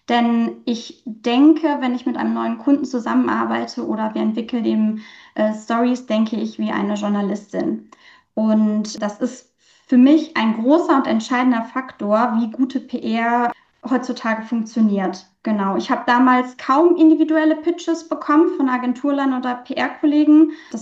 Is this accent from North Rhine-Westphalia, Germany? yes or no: yes; Düsseldorf, North Rhine-Westphalia, Germany; Ich komme aus NRW, bin gebürtige Düsseldorferin und in NRW beheimatet und verwurzelt